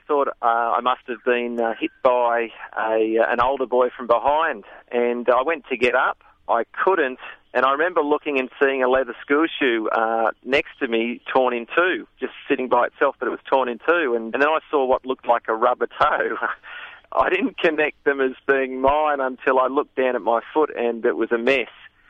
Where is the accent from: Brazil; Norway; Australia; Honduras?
Australia; Sydney, New South Wales; I had a fantastic childhood growing up in Sydney suburbs.